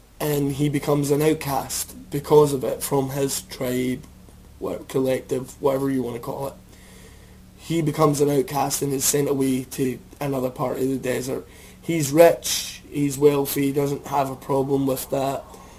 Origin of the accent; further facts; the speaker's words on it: Scotland, United Kingdom; I'm Scottish, remember, so I don't have a high tolerance for the SAS